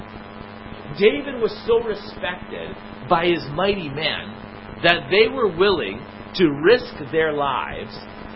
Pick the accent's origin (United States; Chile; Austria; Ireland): Chile; San Felipe, Valparaíso; I grew up in Chile, in South America. My parents are Canadian, but they went as missionaries to South America. And so I live in this great place called San Felipe.